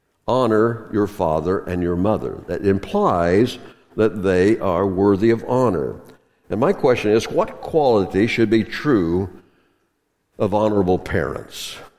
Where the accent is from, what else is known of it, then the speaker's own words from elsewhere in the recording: the South, United States; I grew up in the South, and I never said yes to my parents.